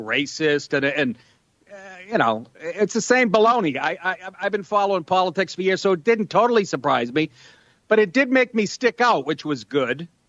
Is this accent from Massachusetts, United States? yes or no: yes; Boston, Massachusetts, United States; I'm a Patriots fan. I grew up in Boston, so I have mixed feelings.